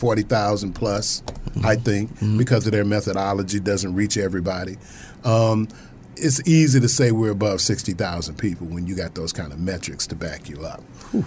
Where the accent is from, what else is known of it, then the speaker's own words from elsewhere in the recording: Midwest, United States; now in South, United States; I come from the Midwest, where it's a little bit more progressive.